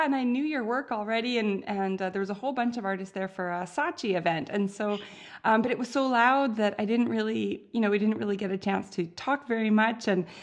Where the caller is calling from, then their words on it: Canada; and I'm calling her from Canada.